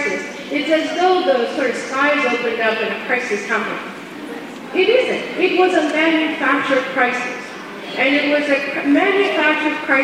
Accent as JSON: {"language": "English", "country": "India", "accent": "Midwestern", "lives_now": "United States", "said": "it says that I'm from India, and I was born in India. But as you can tell from my very Midwestern accent, I've spent quite a bit of time in the United States."}